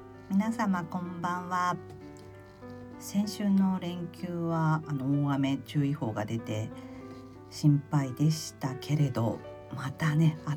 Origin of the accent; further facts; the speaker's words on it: Tokyo, Japan; born there; 私は東京生まれなので、こうお盆に実家に帰るっていう、こう習慣とかはなかったんですけれども